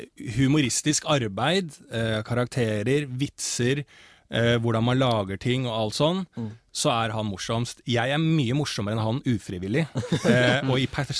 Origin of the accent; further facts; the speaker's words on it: Bærumsverk, Akershus, Norway; also born or lived in Finland; og vokst opp med beste vestkant i Bærum. Jeg har vokst opp på Bærumsverk